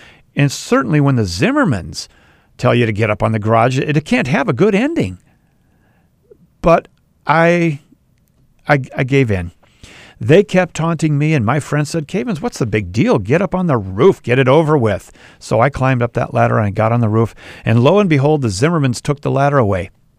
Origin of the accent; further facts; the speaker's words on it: Bloomington, Minnesota, United States; I grew up by Jefferson High School in Bloomington. Hubert Olson, Junior High, Westwood Elementary, Southwood.